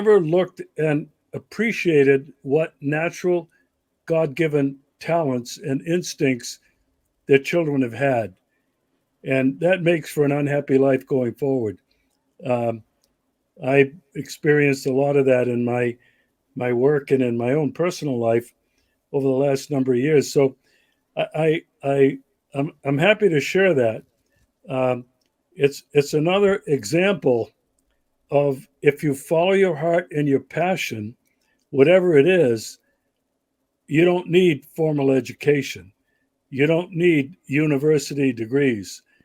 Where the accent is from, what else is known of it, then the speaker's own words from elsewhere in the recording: Maine, United States; one of our cross-country trips from Arizona out to the East Coast, because I'm from Maine, and we went back to visit family